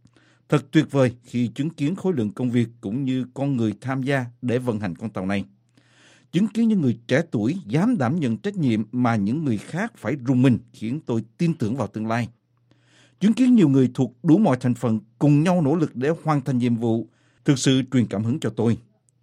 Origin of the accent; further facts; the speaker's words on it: Saigon, Ho Chi Minh City, Vietnam; born there; Tôi sinh ra ở Sài Gòn, gia đình tôi gốc Hà Nội, nhưng chuyển vào Nam năm 1954 khi Việt Nam đang chia cắt.